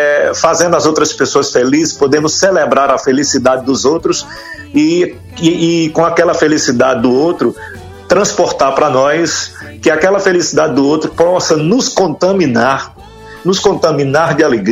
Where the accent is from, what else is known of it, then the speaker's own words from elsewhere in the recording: Northeast Region, Brazil; Somos nordestinos e temos o forró na veia, na alma